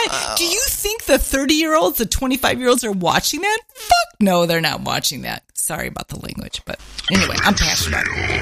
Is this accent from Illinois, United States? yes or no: no; Indiana, United States; Well, I was raised in Northwest Indiana, and we only had sun 3 months out of the year.